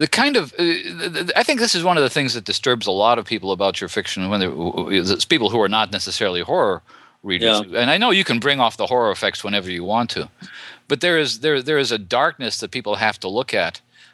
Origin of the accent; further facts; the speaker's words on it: Missouri, United States; now in Chicago, United States; Well, not so much here where I live now in Chicago, but when I grew up in Missouri